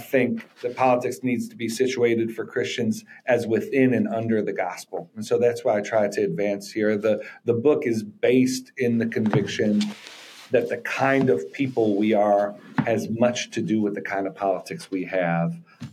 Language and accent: English; Buffalo, New York, United States; now in Baltimore, United States; I'm from Buffalo, New York, live in Baltimore, Maryland